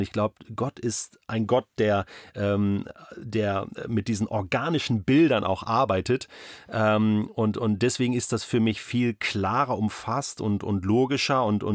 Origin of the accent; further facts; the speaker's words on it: Germany; Ich bin Deutscher und ich bin Heide, sage ich jetzt mal so. Ich bin eben kein Jude.